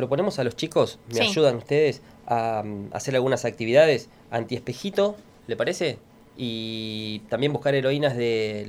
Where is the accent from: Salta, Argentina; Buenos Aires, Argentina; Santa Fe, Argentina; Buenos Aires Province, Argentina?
Santa Fe, Argentina; Rosario